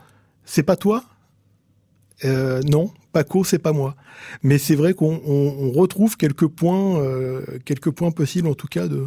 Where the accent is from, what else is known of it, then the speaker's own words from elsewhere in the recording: Normandy, France; je suis normand, alsacien d'origine, mais bon, le pays catalan, c'est un peu ma région de cœur. J'ai d'ailleurs de la famille là-bas et des attaches.